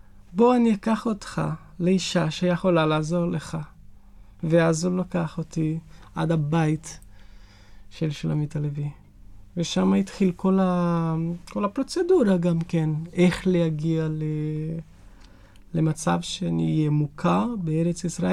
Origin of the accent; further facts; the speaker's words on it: Amazon, Brazil; born there; Hebrew is a second language; כשעקבתי אחרי הדורות, איך הם הגיעו לאן שאני נולדתי כבר ליד הג'ונגל, הייתי יכול לראות שיש נדידות מחוף הים במזרח למערב, אל תוך המדינה.